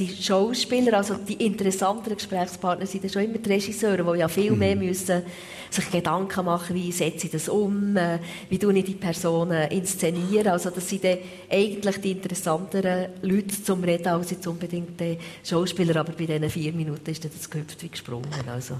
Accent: Switzerland; mit Schocke und Sackmesser kommt man also immer noch gut durch die Welt als Schweizer

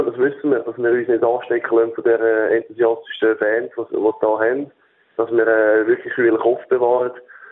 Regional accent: Switzerland; dass man als Schweizer in so einer Halle spielt

